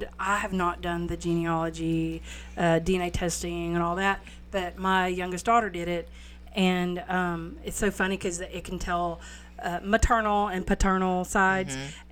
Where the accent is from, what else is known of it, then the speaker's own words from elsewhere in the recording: Texas, United States; I'm a Texan first and foremost.